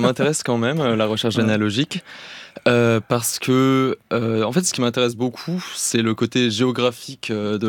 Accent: Grand Est, France; alors que moi, je viens de Lorraine d'origine.

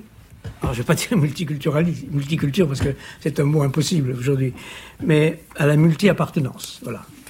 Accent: France; Je suis juif et grec. Je suis déconstructeur de la philosophie et philosophe. Je suis français et européen

